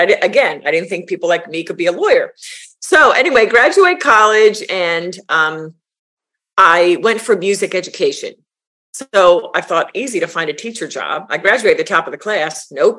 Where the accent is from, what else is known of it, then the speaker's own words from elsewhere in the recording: Pennsylvania, United States; A suburb of Philadelphia.